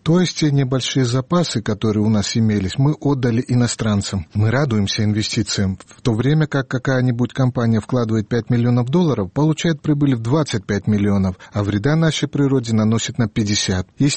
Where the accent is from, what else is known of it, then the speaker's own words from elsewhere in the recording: Georgia; Мы, грузины, стали сборщиками металлолома.